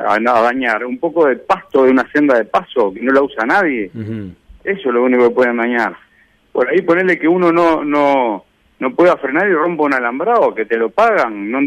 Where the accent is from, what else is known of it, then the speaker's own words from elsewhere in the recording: Uruguay; viste cómo somos los uruguayos